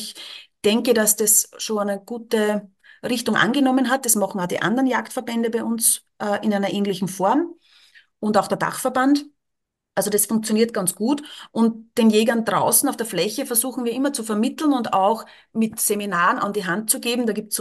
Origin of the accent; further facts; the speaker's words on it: Lower Austria, Austria; Aber das sehen wir einfach hier auch bei uns in Niederösterreich und natürlich auch in Österreich.